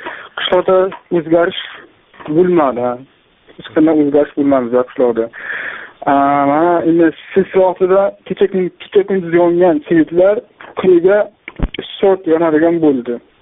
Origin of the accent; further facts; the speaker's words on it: Kashkadarya Region, Uzbekistan; Qashqadaryodanman, Ertobog' tumanidan, Anloq qishlog'idan bo'laman.